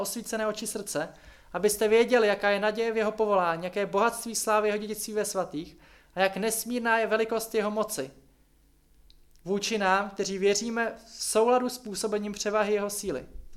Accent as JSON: {"language": "Czech", "town": "Liberec", "region": "Liberec Region", "country": "Czechia", "said": "mu říkám, jsem z Liberce. Původně"}